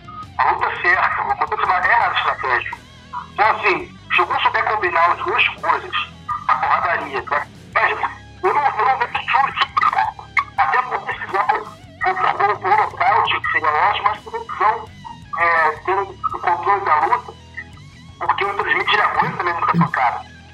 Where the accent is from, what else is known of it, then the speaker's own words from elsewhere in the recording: Brazil; Aqui eu falo como brasileiro, não como fã de luta.